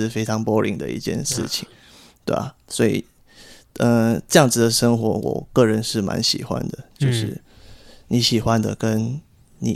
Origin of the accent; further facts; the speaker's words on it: Malaysia; now in Taiwan; 台湾其实现在已经接近我的一切了。马来西亚是我家乡，它是我的根，这个东西是没有办法改变的，就是它就是存在。马来西亚是根，然后台湾是家，